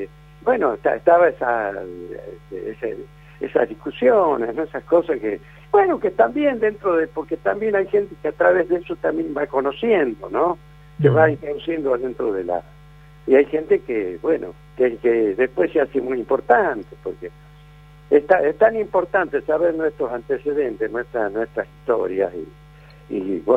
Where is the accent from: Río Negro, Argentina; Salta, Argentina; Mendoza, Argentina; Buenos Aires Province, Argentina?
Salta, Argentina; yo vine de Salta, ya te digo, a buscar un porvenir en el fútbol, ¿viste?